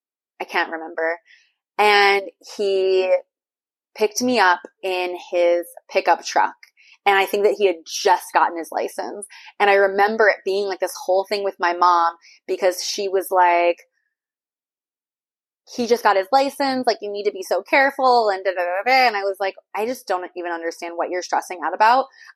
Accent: Missouri, United States; now in Austin, United States; So I grew up in Missouri. So did this person. I think that he's been in Austin a little bit longer than me, but we've both been here for, you know, a while.

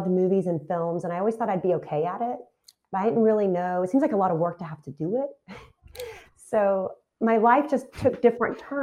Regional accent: Texas, United States; now in Philadelphia, United States; No, I'm from Texas. And someone told me once that Italians from South Philly and Texans aren't too far apart

